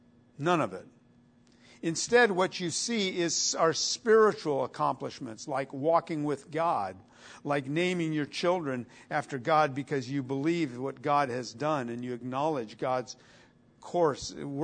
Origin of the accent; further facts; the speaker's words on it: Italy; it was a lot like what I witnessed in Italy, growing up in Italy.